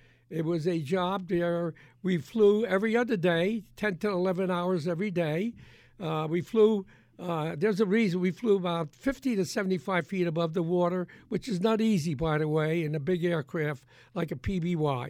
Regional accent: Port Reading, New Jersey, United States; And so I grew up basically in an area where there was mostly Italian people.

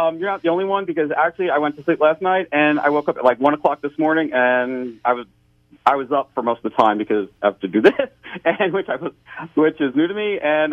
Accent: Teaneck, New Jersey, United States; now in Florida, United States; I'm originally from Teaneck, New Jersey. I moved down to Florida to go to the University of Florida to get a degree in botany.

